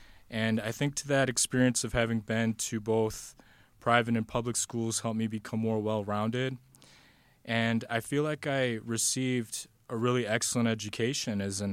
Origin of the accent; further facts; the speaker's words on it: Racine, Wisconsin, United States; I grew up in Racine in Lake Park on the south side. My grandparents, actually great-grandparents, built the house.